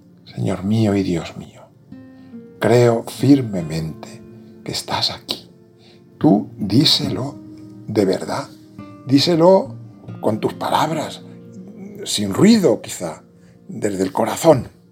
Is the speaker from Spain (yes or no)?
yes; Castilla-La Mancha, Spain; Una escena que yo había contemplado de pequeño en mi pueblo, un pueblo de La Mancha